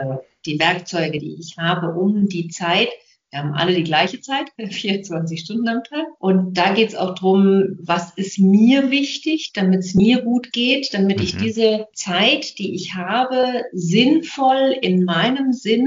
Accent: Kempten, Bavaria, Germany; Ich komme aus Kempten im Allgäu

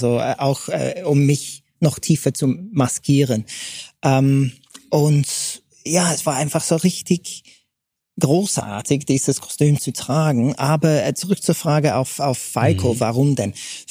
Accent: England, United Kingdom; born there; German is a second language; das war also als gebürtige Engländer ohne deutschsprachige Wurzeln, das mal ins Kasten zu bringen, war schon richtig hart

